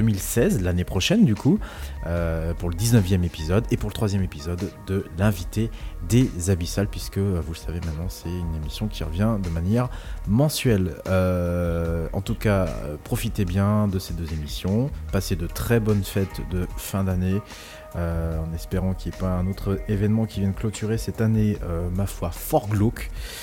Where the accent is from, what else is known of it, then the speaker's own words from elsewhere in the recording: Brittany, France; je suis breton, donc je suis en Bretagne